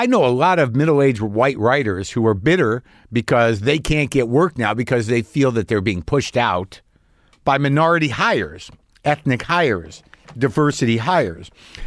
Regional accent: New Mexico, United States; Certainly growing up in New Mexico, I'd met a few, and I was surrounded by a Native American painting and jewelry, obviously, and life.

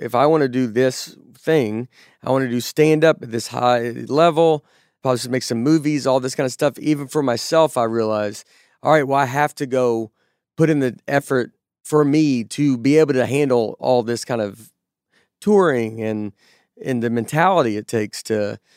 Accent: Nashville, Tennessee, United States; And so we grew up in Nashville

